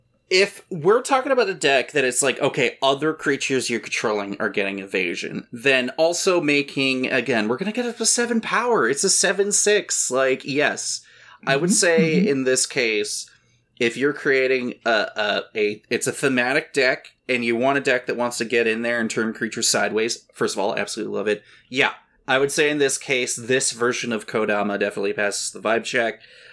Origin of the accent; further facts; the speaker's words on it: Canada; God damn it. I'm Canadian. You'd think I would know it.